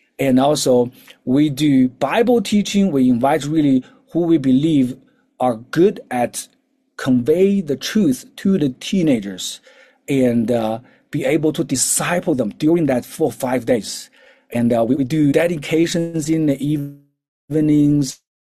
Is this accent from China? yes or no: yes; China; English is a second language; now in South Africa; We study English in China, but we didn't speak English. So basically, I need to practice my English. That's the hurdle. And since I came to South Africa, I need to practice, to listen, to speak.